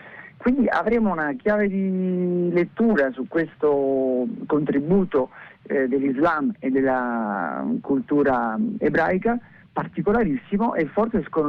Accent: Naples, Campania, Italy; now in Granada, Spain; Io arrivai qui già 20 anni fa, sono qui da 20 anni a Granada perché volevo essere guida di Pompei a Napoli, io sono napoletano

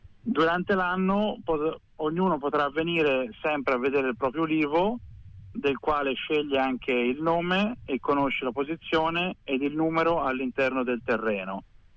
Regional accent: Pistoia, Tuscany, Italy; ho 30 anni, sono di Pistoia

